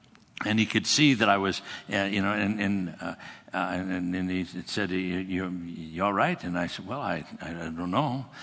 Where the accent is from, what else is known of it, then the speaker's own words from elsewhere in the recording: Scotland, United Kingdom; And I'm also Scottish. And you become Scottish because your parents are Scottish. That's kind of how it works. Both of my parents are Scottish, and I'm Scottish.